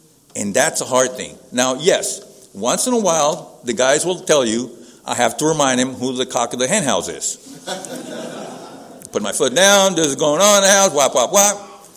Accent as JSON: {"language": "English", "country": "Puerto Rico", "said": "and I'm from Puerto Rico."}